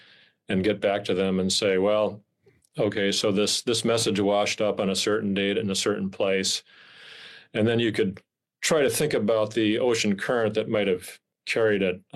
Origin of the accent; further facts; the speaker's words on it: Rhinelander, Wisconsin, United States; when I was growing up in Rhinelander and those, you know, those nice snowfalls.